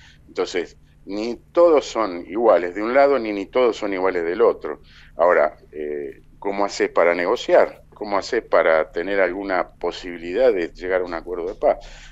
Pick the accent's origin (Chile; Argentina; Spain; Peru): Argentina; nosotros como argentinos